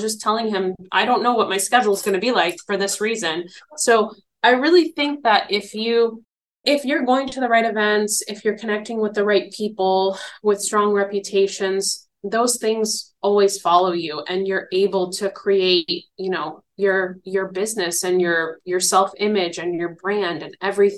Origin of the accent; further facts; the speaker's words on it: United States; So I'm Arab American, I'm Palestinian American, and I'm viewed as different.